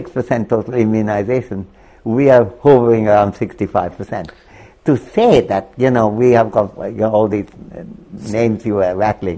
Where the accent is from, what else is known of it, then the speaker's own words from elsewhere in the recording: India; Well, I'm certainly not above it as an Indian citizen and as an Indian voter. I stand in long queues to keep that, to keep my voting rights. Overseas citizenship would not do it. I do it because I want to participate in my country's future.